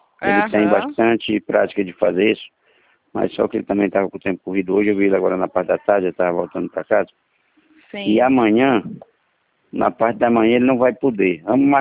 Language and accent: Portuguese; Ceará, Brazil; now in Rio de Janeiro, Brazil; Não, eu sou do estado do Ceará.